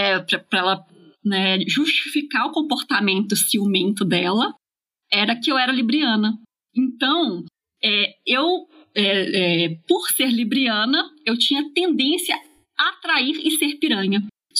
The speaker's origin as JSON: {"language": "Portuguese", "region": "Minas Gerais", "country": "Brazil", "said": "Sou de Minas Gerais, né? De onde atualmente estou em São João del Rei, mas assim, varia bastante."}